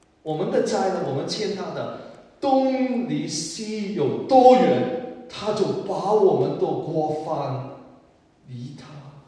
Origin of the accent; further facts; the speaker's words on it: Hong Kong; 我们香港人说的人情差过债是一种债务。